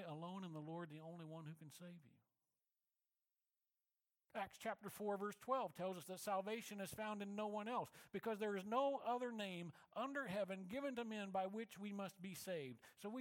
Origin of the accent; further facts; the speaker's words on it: Moberly, Missouri, United States; The church that I grew up in Moberly, Missouri.